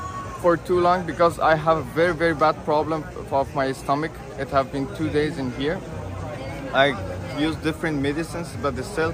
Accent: Afghanistan; English is a second language; I'm from Afghanistan.

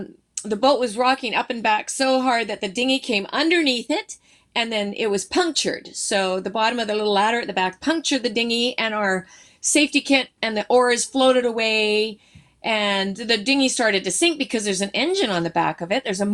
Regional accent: Alberta, Canada; I grew up in Alberta. I'm a landlubber girl, so this is foreign for me.

